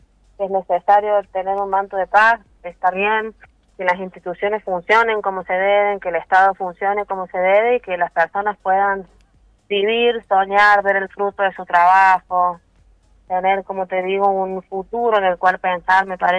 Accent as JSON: {"language": "Spanish", "region": "San Luis", "country": "Argentina", "said": "tanto como argentinos, como puntanos y como puntanas podamos tener un respiro"}